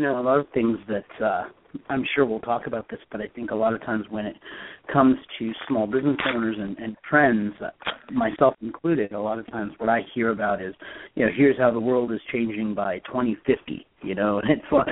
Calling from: Washington, District of Columbia, United States; I'm in Washington, D.C.

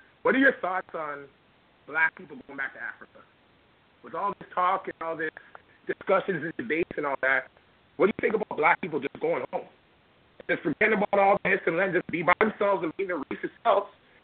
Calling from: Toronto, Ontario, Canada; Yeah, I'm from Canada.

